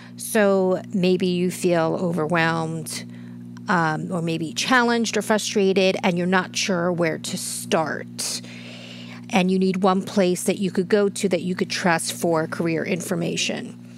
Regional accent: New Jersey, United States; I am from Jersey, and we don't pull any punches here.

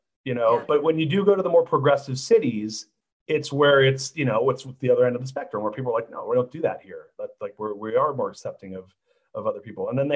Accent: California, United States; also born or lived in San Francisco; And I grew up in Orange County.

